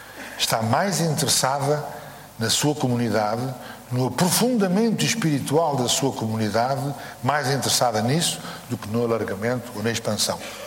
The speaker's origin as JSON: {"language": "Portuguese", "country": "Portugal", "said": "um livro de que eu tenho um enorme orgulho como português"}